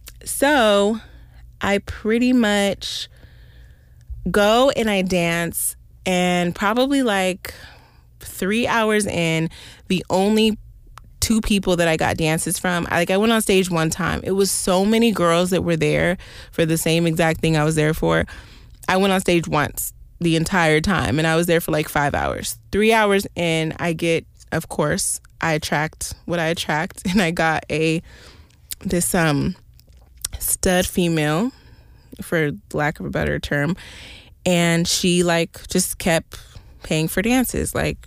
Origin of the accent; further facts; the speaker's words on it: California, United States; because I was from California, they hit me with trafficking.